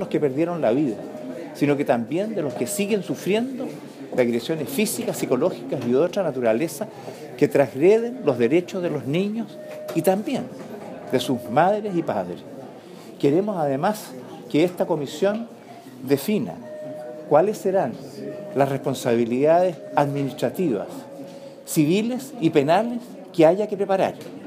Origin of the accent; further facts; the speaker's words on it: Chile; Nos duele como chilenos ver cómo estos niños han sido dejados en sus derechos